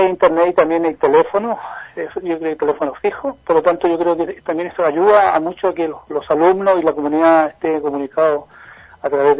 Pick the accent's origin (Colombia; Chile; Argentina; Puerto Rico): Chile; Magallanes; siendo magallánico no conocía el lugar